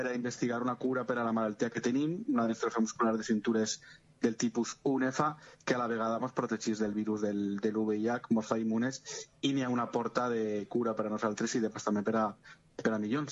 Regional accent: Vila-real, Valencian Community, Spain; en que som enterades i de Vila Real

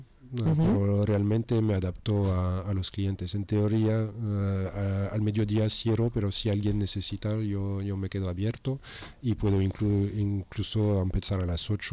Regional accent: Moncofa, Valencian Community, Spain; Sí, me he trasladado al centro de Valencia, en mi pueblo, en Moncofar.

